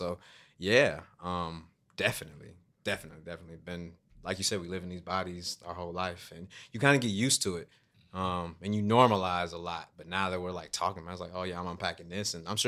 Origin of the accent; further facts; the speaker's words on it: Chicago, Illinois, United States; Yeah, I grew up in Chicago, and I'll tell a story.